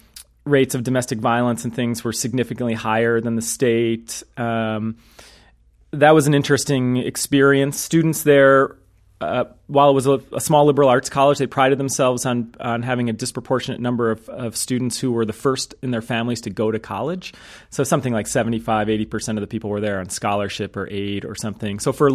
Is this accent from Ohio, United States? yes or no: yes; Cleveland, Ohio, United States; also born or lived in Baltimore; Well, I grew up in Cleveland, Ohio. I was born in Baltimore and kind of saw the good and the bad of urban inequality there.